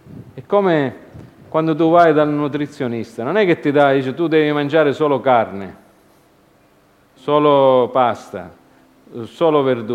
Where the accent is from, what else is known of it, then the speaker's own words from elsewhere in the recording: Reggio Calabria, Calabria, Italy; noi che siamo calabresi, reggini, e la cultura di questi tempi, di questi luoghi